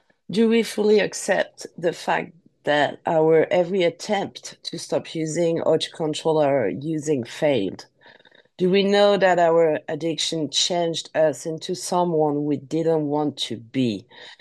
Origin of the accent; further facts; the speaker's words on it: Paris, Île-de-France, France; English is a second language; I was born in Paris. I'm French, as you can hear it. So sorry if my English is not very eloquent, but I'll do my best.